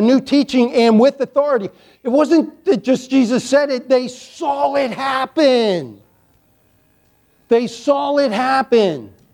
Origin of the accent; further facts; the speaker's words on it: Chesapeake Bay, United States; I grew up on the Chesapeake Bay.